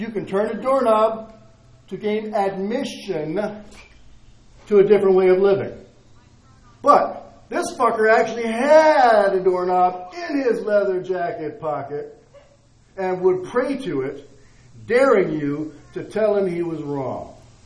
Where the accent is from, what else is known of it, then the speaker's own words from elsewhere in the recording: Virginia, United States; I'm from Tidewater, and some of the old drinkers and users down there remember a place called, it just escaped me. It's in Ocean View.